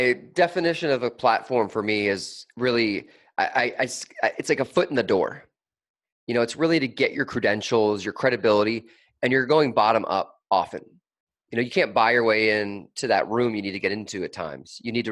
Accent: Des Moines, Iowa, United States; And I grew up in Des Moines, Iowa. As I mentioned, there's a lot of farms in the Midwest and silos, right?

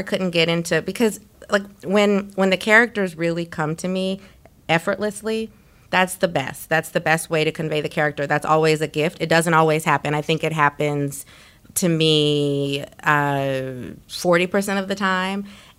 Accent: New Orleans, Louisiana, United States; And also, I'm from New Orleans. This is my first time not writing about New Orleans, actually.

